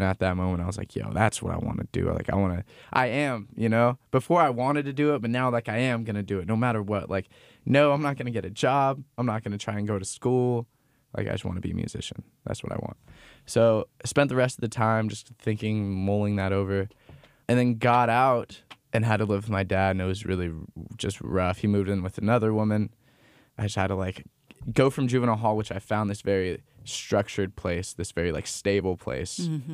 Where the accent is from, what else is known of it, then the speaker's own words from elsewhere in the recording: Loomis, California, United States; because I grew up in Loomis.